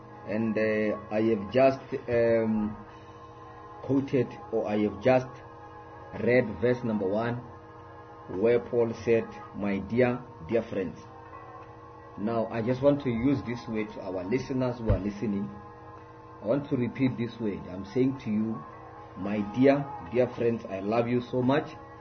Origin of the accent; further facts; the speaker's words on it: Limpopo, South Africa; As I mentioned, that I'm in our studio in Limpopo. We are broadcasting all the way from Hasohopo, in my hometown.